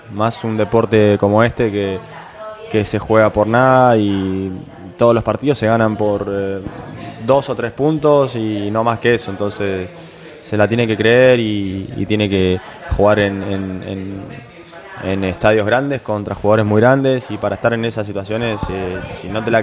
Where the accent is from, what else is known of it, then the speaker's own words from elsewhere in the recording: Argentina; Como los argentinos nos cuesta el largo plazo.